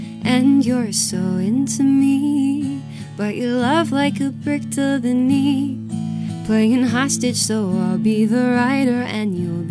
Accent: Ithaca, New York, United States; now in Boston, United States; I'm originally from Western New York, Ithaca-ish area, if anyone's familiar.

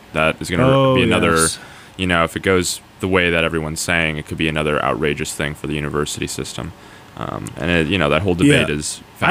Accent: Oregon, United States; Yeah, that's something, in my home state, I'm, you know, when I just voted in the last election, and it's incredible in Oregon

